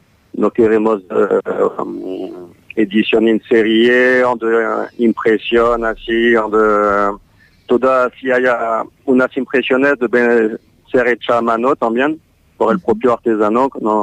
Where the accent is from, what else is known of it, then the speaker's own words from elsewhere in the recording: France; Spanish is a second language; como yo soy francés, me falta el vocabulario.